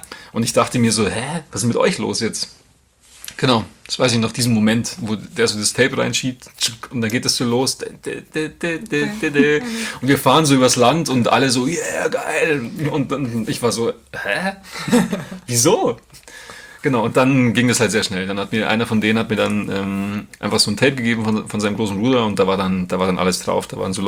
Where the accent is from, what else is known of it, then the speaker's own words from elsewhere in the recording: Grassau, Bavaria, Germany; war jetzt in Grassau, es ist eh cool, wo ich herkomme, weil da gab es auch in den 60ern, 70ern schon, gab es eben eine Firma, die heißt Gorenje, die haben so Radios und Fernseher hergestellt und hatten immer schon sehr viele Gastarbeiter.